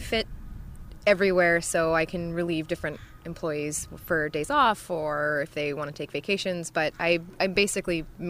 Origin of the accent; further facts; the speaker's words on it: Ottawa, Ontario, Canada; also born or lived in Victoria; I'm not a local. I'm from Ontario. I'm from Ottawa originally. I moved out here on a contract to finish other work, and I had been living in Victoria for about 2.5 years.